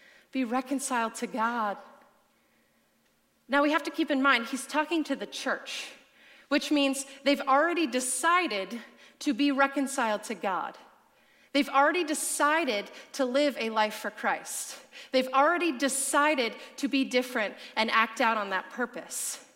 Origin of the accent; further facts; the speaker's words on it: Sacramento, California, United States; I'm from Sacramento, and you're like, oh, I was thinking you're going to be somewhere that normally has hurricane winds. No, I'm from Sacramento.